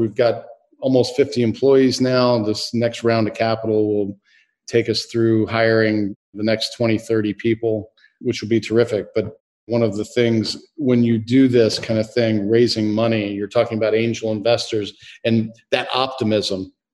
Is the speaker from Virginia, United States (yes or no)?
yes; Virginia, United States; So I grew up in Northern Virginia.